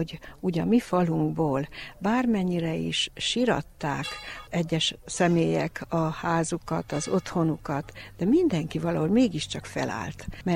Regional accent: Bözödújfalu, Mureș County, Romania; now in Miercurea Ciuc, Romania; Most jelenleg Csíkszeredában élek, de a szülőfalum Bezödújfalu.

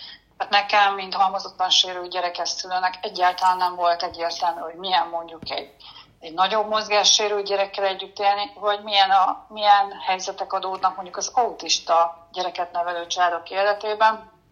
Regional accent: Érd, Pest, Hungary; mi érdiek vagyunk, egy Budapesthez közeli 76.000-es vagy 80.000-es nagyváros

